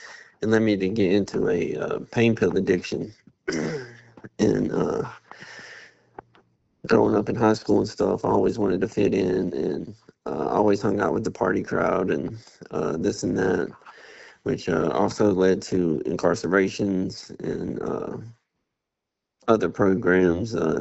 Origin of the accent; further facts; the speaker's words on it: Galax, Virginia, United States; I'm from Galax, Virginia.